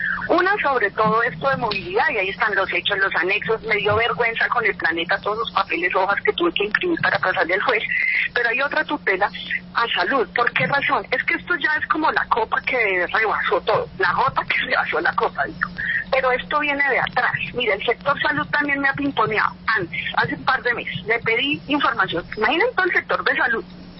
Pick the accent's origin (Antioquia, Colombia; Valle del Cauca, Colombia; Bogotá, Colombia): Bogotá, Colombia; porque vengo de Bogotá, pues tengo el contexto